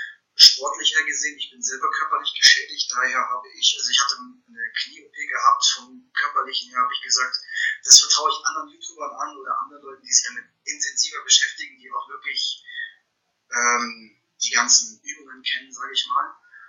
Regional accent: Bavaria, Germany; born there; Ich bin gebürtiger Bayer. Hört man jetzt nicht vom Akzent her, meine Familie kommt aus dem Osten.

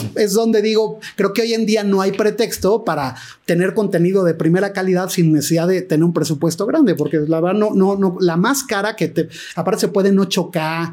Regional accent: Mexico; soy el único mexicano de drones ahí.

